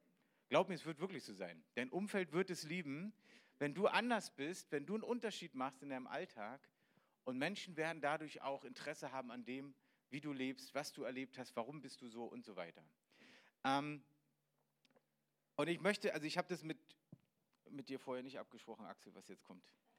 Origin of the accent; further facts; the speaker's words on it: Berlin, Germany; accent: Berlin; ich komme aus Berlin, ich bin echter Berliner, so richtig, ja, wenn ich will, dann könnte ich die ganze Zeit auch so Berlinern